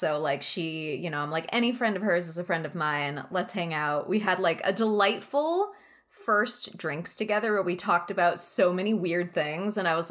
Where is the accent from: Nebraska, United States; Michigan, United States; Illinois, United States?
Illinois, United States; Chicago; also born or lived in California / Connecticut; I moved a bunch when I was little. I was born in the Bay Area, then lived in Connecticut for a little while. And then when I was like 6 years old, we moved to the Chicago area